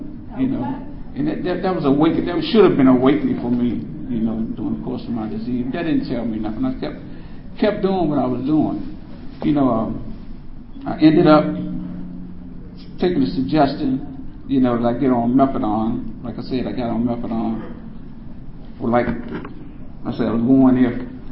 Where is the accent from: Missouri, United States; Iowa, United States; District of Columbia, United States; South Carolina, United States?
District of Columbia, United States; Washington; I grew up in Southeast D.C. The youngest of 12 kids.